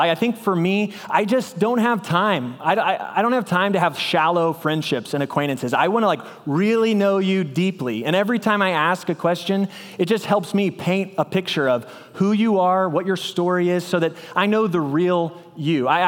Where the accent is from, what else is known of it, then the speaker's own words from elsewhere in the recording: Belton, Texas, United States; I'm a preacher's kid. I grew up in Belton, Texas, and my dad got the preaching job at the Lake Jackson Church of Christ when I was about to be a sophomore in high school. So we moved to Lake Jackson